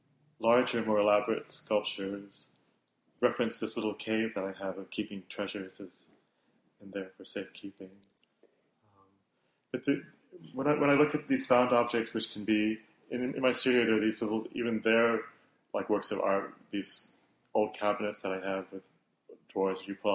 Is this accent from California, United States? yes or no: no; New York, United States; And then to have it here, presented at the Opera House in Hudson, when I grew up in the Hudson Valley.